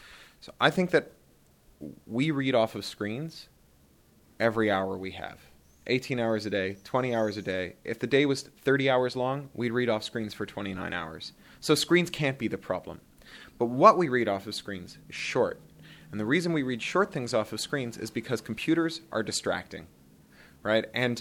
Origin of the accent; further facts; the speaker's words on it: Canada; now in United States; I'm Canadian, I had a fairly erratic education.